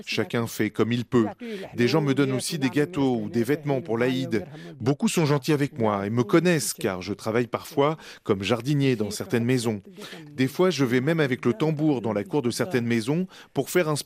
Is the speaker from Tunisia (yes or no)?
yes; Northern Tunisia, Tunisia; Moi, je suis originaire du nord de la Tunisie, d'un petit village.